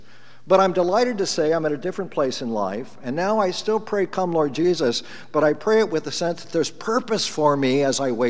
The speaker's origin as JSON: {"language": "English", "town": "Corvallis", "region": "Oregon", "country": "United States", "tie": "born or raised there", "said": "I certainly do have lots of fond memories of, I grew up in Corvallis"}